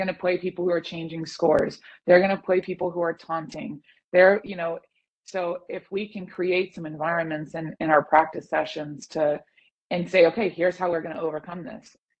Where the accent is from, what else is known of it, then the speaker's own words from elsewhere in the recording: Little Rock, Arkansas, United States; So I was from Arkansas, I was from Little Rock, and then so this didn't seem too far away.